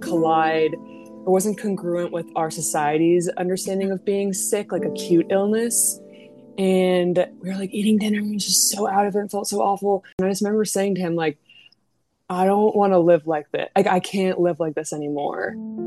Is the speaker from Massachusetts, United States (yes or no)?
yes; Massachusetts, United States; now in Brooklyn, United States; I'm 28 and I'm living in Brooklyn. I'm from Massachusetts.